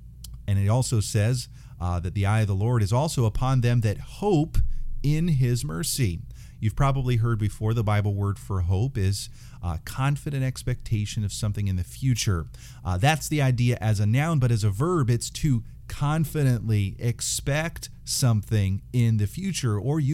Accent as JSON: {"language": "English", "country": "United States", "said": "And as an American, I recognize that it's easy to think that we can do anything that our minds set to doing."}